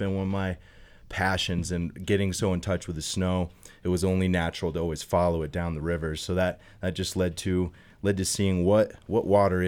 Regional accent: Arizona, United States; now in Steamboat Springs, United States; I'm from Arizona. I live up here in Steamboat Springs.

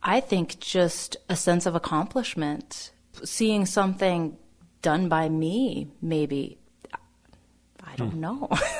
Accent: Lewistown, Montana, United States; born there; I was born in Lewistown, Montana, and at that time, my father was working at an auto body shop, and my mom was a stay-at-home mom.

